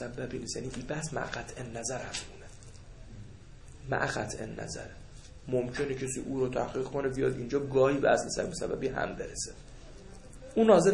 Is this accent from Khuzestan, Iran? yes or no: yes; Khuzestan, Iran; تو فضایی که ما بزرگ شدیم تو خوزستان و فضای بچه های جبهه جنگ